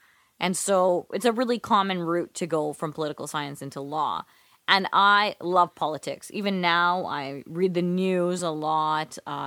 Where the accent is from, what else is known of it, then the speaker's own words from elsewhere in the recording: Fort St. John, British Columbia, Canada; Because I was born in Fort St. John, which is in northern British Columbia. And when I say northern, I mean northern. Like, it is 15 hours north of Vancouver. And I lived there until I was 13.